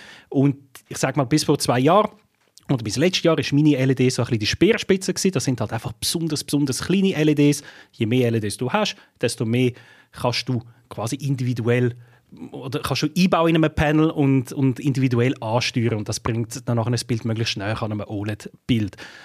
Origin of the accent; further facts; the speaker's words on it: Switzerland; bei uns in der Schweiz